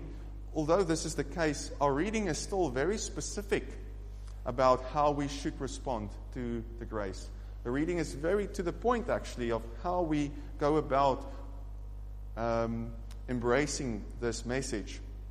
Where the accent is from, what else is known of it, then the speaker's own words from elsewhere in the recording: South Africa; moved away as an adult; now in United Kingdom; So as you can hear, I'm from South Africa, and my family and I decided to come to Scotland to work for God.